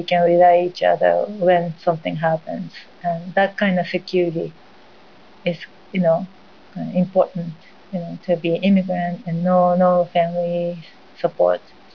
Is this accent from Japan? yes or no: yes; Japan; moved away as an adult; now in Canada; I'm from Japan. I came to this community of Canada in 2009 with a Canadian husband and a one-year-old boy. Actually, my husband and I spent 10 years in Japan